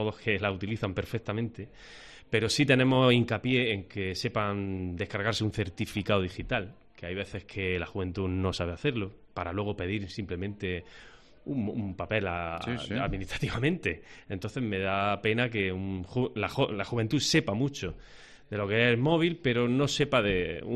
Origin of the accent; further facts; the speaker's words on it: Caniles, Andalusia, Spain; El otro día estuvo en mi pueblo, por ejemplo, en Caniles, y hasta la Puebla de Don Fadrique